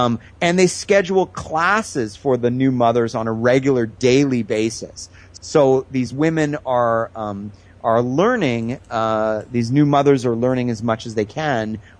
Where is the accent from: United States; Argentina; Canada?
Canada; now in Taiwan; as a Canadian, I'm also from a country that has national healthcare. And I want to say, you know, I'm always making comparisons between my experience of living in Canada under national healthcare and living in Taiwan.